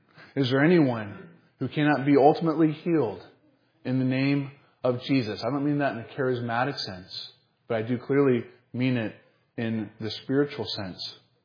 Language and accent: English; the South, United States; Although I'm from the South, and you know I'm kind of a hugger